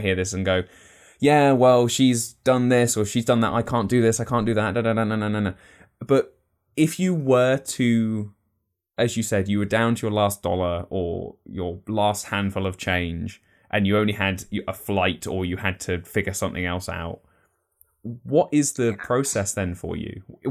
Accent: United Kingdom; well, I'm British. We're all pessimistic.

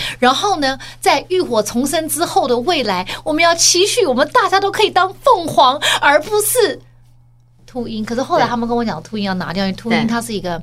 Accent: United States; 我这些话我 even 我是在美国长大的哦

